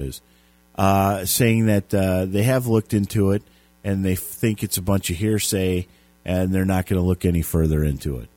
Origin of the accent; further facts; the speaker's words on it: Illinois, United States; I'm from Illinois. I'm not from Arizona.